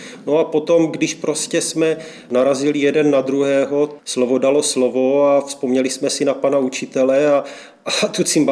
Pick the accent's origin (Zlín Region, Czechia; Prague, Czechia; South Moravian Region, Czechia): South Moravian Region, Czechia; Blansko; tak pokud jim řekneme teda, že jsme z Blanska, tak se tomu velice, velice diví.